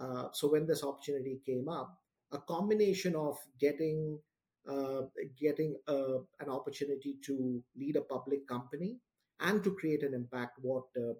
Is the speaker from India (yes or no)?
yes; Mumbai, Maharashtra, India; I grew up in Mumbai, so I'm from India. That's the city I grew up in. I was born and bred in Mumbai.